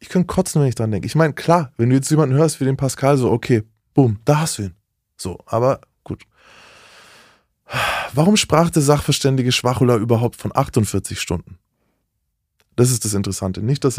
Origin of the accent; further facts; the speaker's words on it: Bavaria, Germany; Ich bin aus Bayern